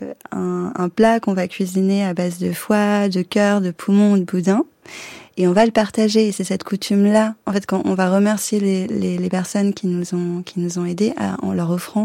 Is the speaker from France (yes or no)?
yes; Le Cheylard, Auvergne-Rhône-Alpes, France; Moi, je viens du Cheylard. Je suis née à Saint-Agrève, mais je vis et travaille.